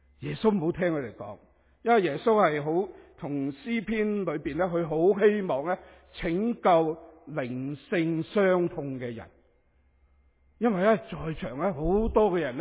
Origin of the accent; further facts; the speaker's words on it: Canada; 我加拿大人呢我头两年呢我都可以呢一路呢喺学院做工